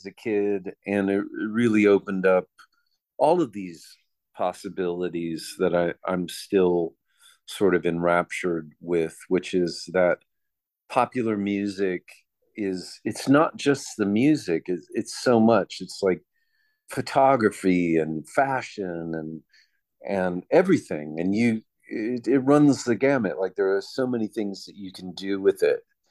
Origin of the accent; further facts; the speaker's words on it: El Paso, Texas, United States; also born or lived in Illinois; even though I was born in Illinois in the Midwest, I moved with my family when I was three to El Paso